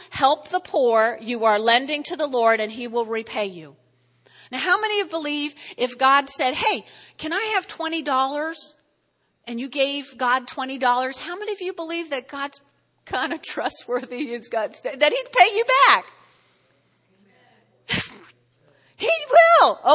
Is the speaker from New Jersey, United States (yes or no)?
yes; New Jersey, United States; accent: Jersey; in case you don't understand my Jersey accent